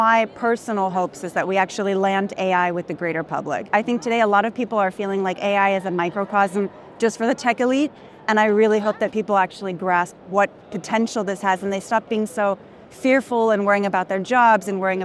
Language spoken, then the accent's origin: English; California, United States; moved away as an adult; now in France; Yes, I'm originally from the Bay Area. I came out about 15 years ago to study, and I fell in love with this ecosystem.